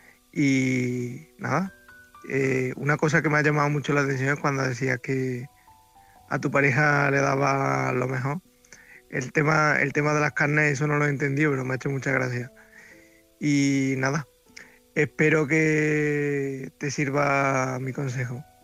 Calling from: Córdoba, Andalusia, Spain; corresponsal de Córdoba.

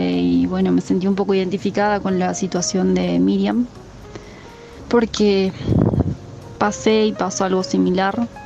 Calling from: Argentina; desde Argentina. Quería participar del programa de hoy y darles mi opinión.

